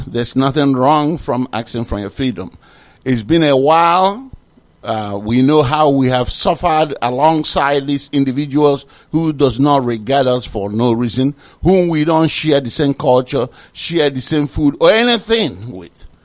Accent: Idemili, Anambra, Nigeria; I hail from Idemili Elba in Idemili local government area of Biafra land.

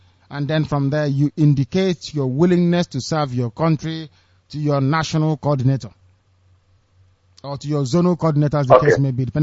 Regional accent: Umuahia, Abia, Nigeria; Do you know I am from Ibeku? Because that's nothing like Omuahia. I'm from Ibeku.

